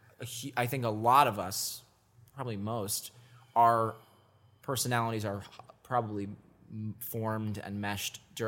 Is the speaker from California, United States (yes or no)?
no; Illinois, United States; We love the Midwest. I'm from a Chicago suburb.